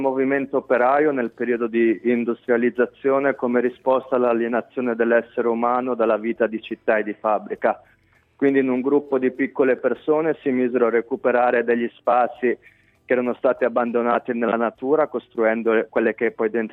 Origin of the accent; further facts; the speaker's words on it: Bosnia & Herzegovina; Oggi la Bosnia per me è tante cose. La Bosnia è una risorsa per la mia anima